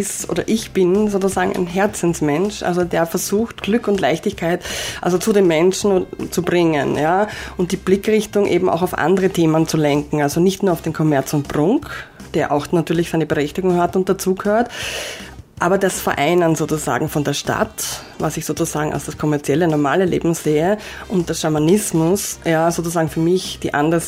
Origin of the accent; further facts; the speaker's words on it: Vienna, Austria; also born or lived in Vorarlberg; now in Ebreichsdorf, Austria; Ich komme aus Wien im Prinzip, ja, und lebe jetzt in Ebreisdorf. Ja, war zwar auch schon im Ländle, im schönen Vorarlberg, aber trotzdem.